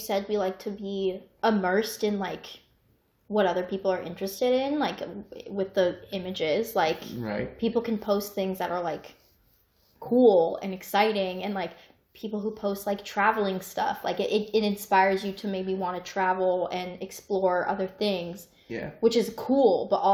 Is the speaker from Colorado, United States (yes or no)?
yes; Colorado, United States; Similarly, like, I mean I'm from Colorado, duh.